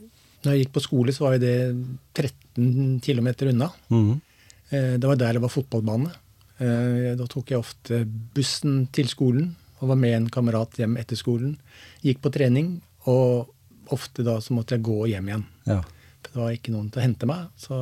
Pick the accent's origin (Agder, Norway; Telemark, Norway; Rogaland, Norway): Telemark, Norway; Seljord; Mm. Jeg født og oppvokst I Seljord, I en liten bygd som heter Dyrlandsdalen, ja. Et godt stykke 3 mil fra Seljord sentrum. Mm. En stille og rolig bygd med ja, veldig fint sted å vokse opp egentlig.